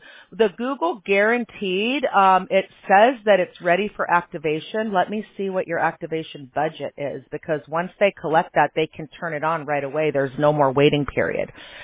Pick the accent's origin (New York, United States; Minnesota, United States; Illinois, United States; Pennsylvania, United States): Illinois, United States; Chicago; I said, look, I grew up in Chicago. That's not freezing.